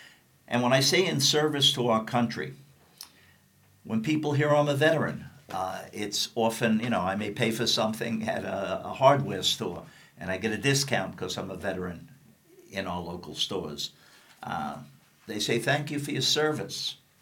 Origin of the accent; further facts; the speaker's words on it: New York City, New York, United States; And again, I grew up in New York City. I was born there.